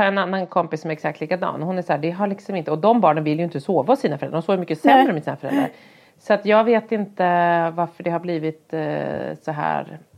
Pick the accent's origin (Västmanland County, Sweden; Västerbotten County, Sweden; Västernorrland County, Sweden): Västernorrland County, Sweden; Härnösand; Jag kommer ihåg när jag var barn och bodde i Härnösand ute på landet